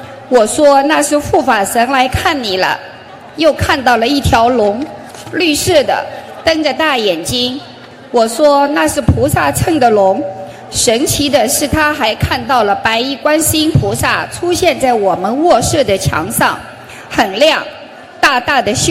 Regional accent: Palo Alto, California, United States; 我是来自加州湾区的帕拉奥托

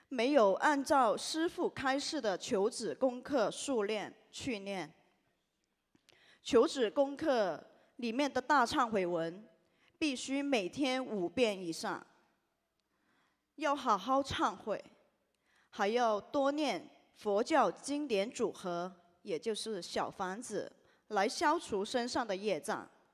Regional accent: Hong Kong; 我来自香港，

